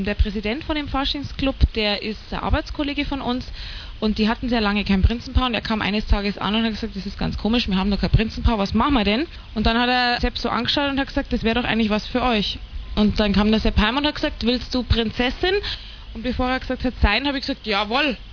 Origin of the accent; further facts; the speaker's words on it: Bavaria, Germany; born there; ich bin zwar im Allgäu geboren, aber eine Kuh habe ich noch nie gemolken.